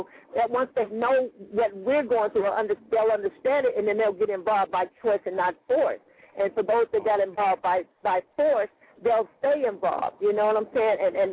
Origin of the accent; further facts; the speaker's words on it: Compton, California, United States; The reason it's based in Compton, well, I was born and raised in Compton … I am, and also yes, indeed, the CPT.